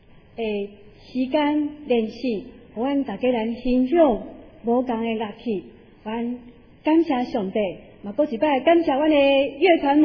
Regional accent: Taiwan; 其实我们台湾人加以色列人很相像

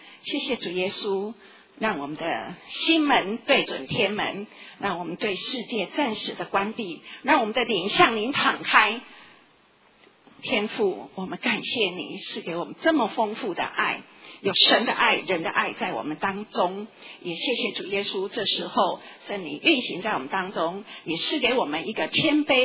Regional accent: Taiwan; 我们台湾人一向对婚姻非常的重视

